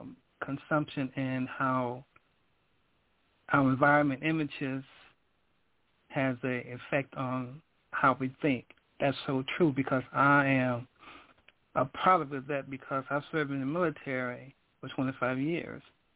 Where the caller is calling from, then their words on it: Stone Mountain, Georgia, United States; I'm calling from Stone Mountain, Georgia.